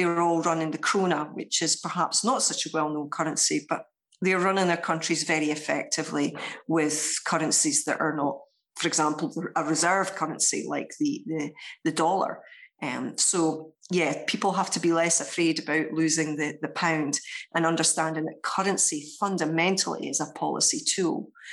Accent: Scotland, United Kingdom; So this kind of wealth is quite alien for me as a Scot, but it's very common in the southeast of England.

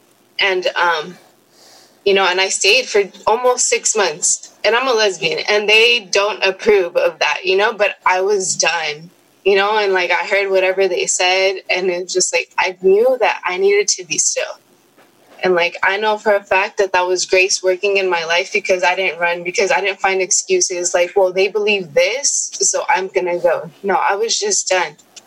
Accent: Los Angeles, California, United States; So, like I said earlier, I'm from Los Angeles.

